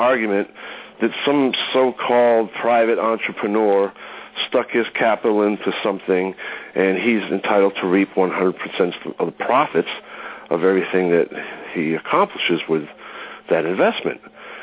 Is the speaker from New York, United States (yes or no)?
no; Massachusetts, United States; I didn't grow up in Maryland. I grew up in Massachusetts. And my family was French-Canadian.